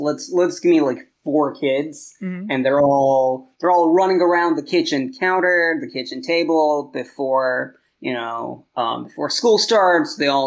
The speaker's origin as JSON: {"language": "English", "region": "Virginia", "country": "United States", "said": "Oh, and then Virginia. I'm from Virginia, so gotta throw Virginia in there."}